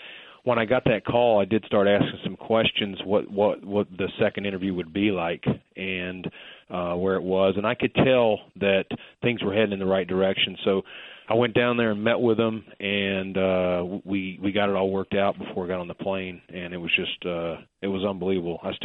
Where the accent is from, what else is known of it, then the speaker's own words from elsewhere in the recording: the Carolinas, United States; Born and raised in the Carolinas